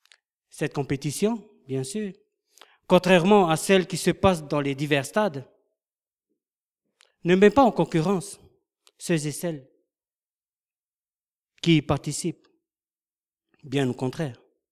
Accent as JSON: {"language": "French", "country": "French Polynesia", "lives_now": "France", "said": "Comme vous avez entendu notre accent, moi en Polynésie, je suis pasteur dans mon église, dans une église que j'ai implantée en 2010. Et aujourd'hui, me voici en France"}